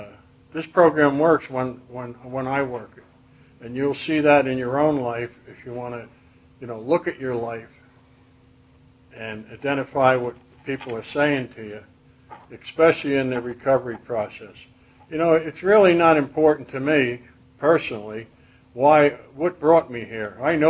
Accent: Peekskill, New York, United States; also born or lived in Mount Vernon; In case you didn't realize, I'm from New York. I'm from Peekskill, New York. I was born in Mount Vernon, New York, September 26, 1939.

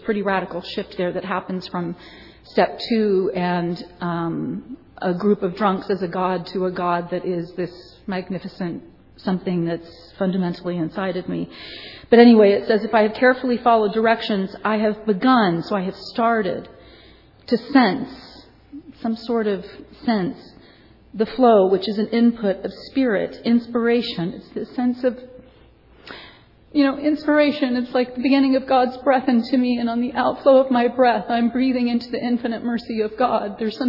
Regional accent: Berlin, Germany; It's morning. I'm from Berlin. It's night there. I came here from Berlin to be with you.

